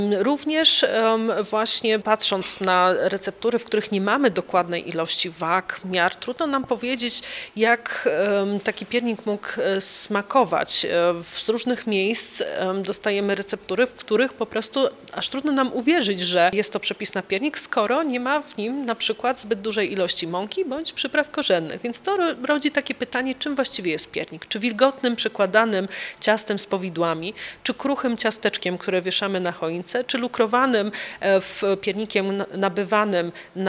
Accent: Bydgoszcz, Kuyavian-Pomeranian Voivodeship, Poland; Jestem bydgoszczanką, ale część swojego serca zostawiłam faktycznie w Toruniu, gdzie kończyłam studia muzealnicze

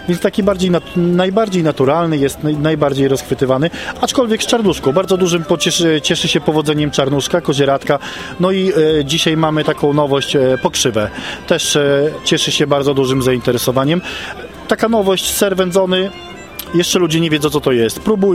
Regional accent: Podlaskie Voivodeship, Poland; U nas na Podlasiu bardzo dużo jest jeszcze krów

